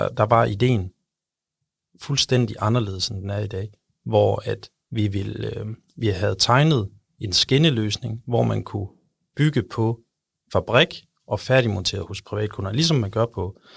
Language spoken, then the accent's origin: Danish; Aalborg, North Denmark Region, Denmark; now in Copenhagen, Denmark; hvor jeg havde en lille tømmervirksomhed i Aalborg, hvor jeg er fra